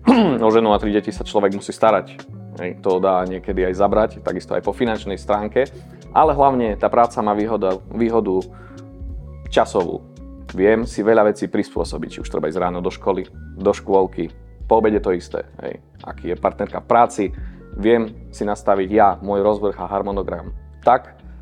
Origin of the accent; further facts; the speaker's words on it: eastern Slovakia, Slovakia; Aj keď som z východu, viem ponúkať elektrárne a služby na celom Slovensku.